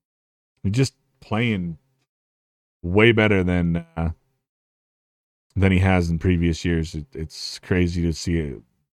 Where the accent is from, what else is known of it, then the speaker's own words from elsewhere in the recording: Utah, United States; We're from Utah, bro. That's how we say things.